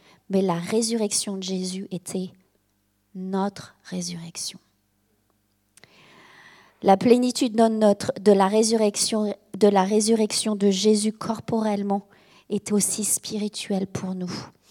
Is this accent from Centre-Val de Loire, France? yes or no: no; Lyon, Auvergne-Rhône-Alpes, France; Alors, je viens de Lyon et c'est bon d'être ici.